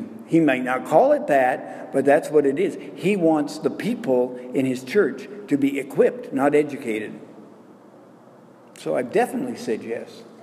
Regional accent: Quebec, Canada; And I'm come from Quebec, I can speak French.

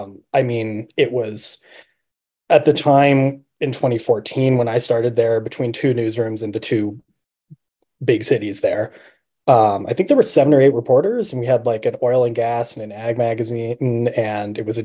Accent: Vancouver, British Columbia, Canada; I came from Vancouver. I worked at the student paper there

